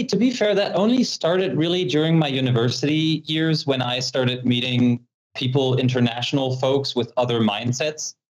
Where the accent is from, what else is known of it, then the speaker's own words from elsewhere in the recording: Baden-Württemberg, Germany; English is a second language; I was born and raised in Southwest Germany, basically by a middle-class family with a focus much on education rather than investing.